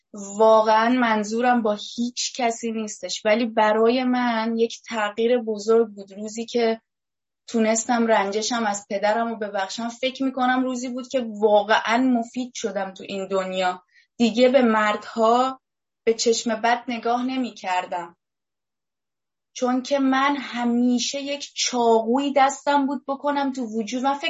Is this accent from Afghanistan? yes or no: no; Iran; moved away as an adult; اومدم بیرون از ایران یه زبان دیگه یاد گرفتم، الان نه تنها به زبان مادری مسلطم، به 2 زبان دیگه هم مسلطم.